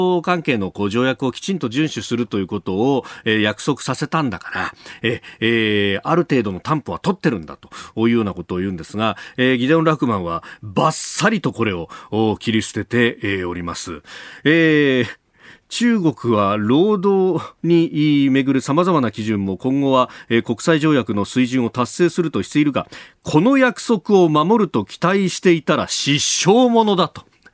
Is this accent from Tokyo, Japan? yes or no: no; Yokosuka, Kanagawa, Japan; 奥山さんも私も横須賀の出身でして、